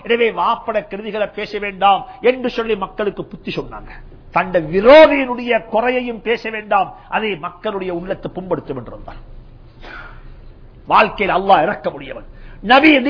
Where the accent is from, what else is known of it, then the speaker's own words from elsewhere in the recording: Sri Lanka; நாங்க எல்லாரும் சிலோனை சேர்ந்தவங்க, இலங்கையை சேர்ந்தவங்க.